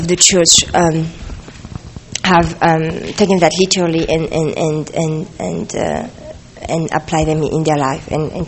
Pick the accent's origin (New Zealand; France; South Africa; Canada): France; Paris, Île-de-France; English is a second language; moved away as an adult; now in Utah, United States; Well, I'm from Paris, France, and I've been living in Utah for 3 years now.